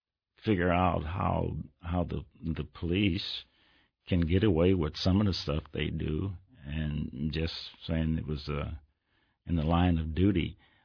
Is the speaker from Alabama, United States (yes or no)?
no; Nebraska, United States